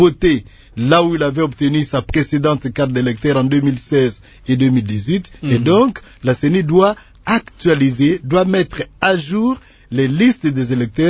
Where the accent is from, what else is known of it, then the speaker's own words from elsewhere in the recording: DR Congo; Bon, en principe, chez nous, en République démocratique du Congo